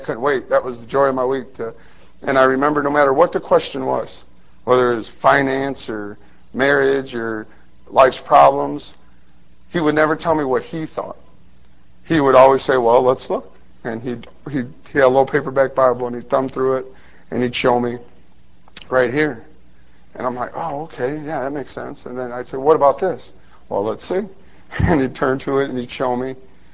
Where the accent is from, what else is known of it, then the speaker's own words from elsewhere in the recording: Lake Station, Indiana, United States; now in South Haven, United States; I grew up in Lake Station, Indiana. I'm from South Haven, Michigan now.